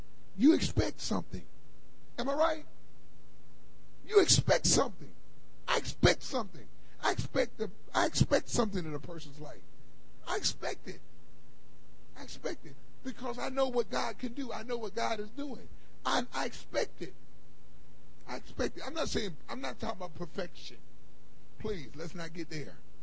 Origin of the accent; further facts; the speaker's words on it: Philadelphia, Pennsylvania, United States; I grew up in Philadelphia.